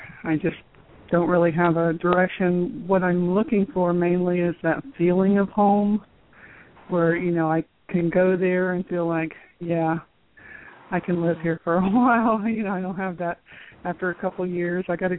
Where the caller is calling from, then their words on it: Kissimmee, Florida, United States; Yeah, I'm calling from Florida.